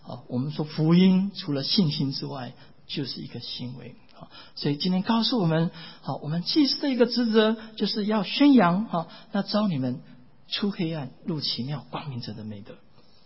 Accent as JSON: {"language": "Chinese", "country": "Taiwan", "moved": "yes", "lives_now": "Chicago, United States", "said": "我跟一芬在1988年我们从台湾来到美国，我们就住在芝加哥"}